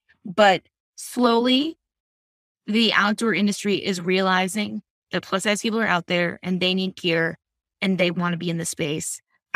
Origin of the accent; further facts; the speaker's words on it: New England, United States; now in Vermont, United States; I grew up in New England and now in Vermont, I live 10 minutes from the Appalachian Trail.